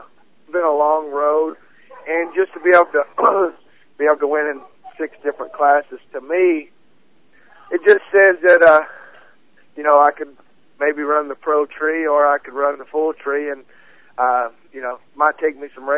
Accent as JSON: {"language": "English", "town": "Fort Worth", "region": "Texas", "country": "United States", "tie": "born or raised there", "said": "and I grew up in Fort Worth, Texas, which Rare Morrison shop was only 20 minutes from where we grew up."}